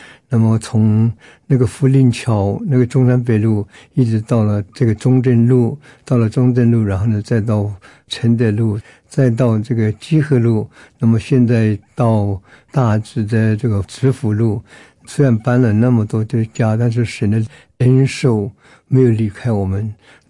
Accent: Myanmar; now in Taiwan; 我是来自于缅甸，民国54年来，那么在师大读书，那么58年毕业

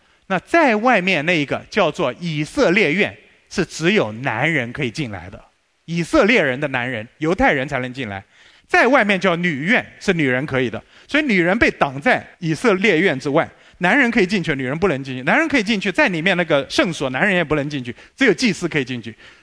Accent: China; 我是中国人，那个黄皮肤黑眼睛，我爸爸是中国人，我祖父是中国人，

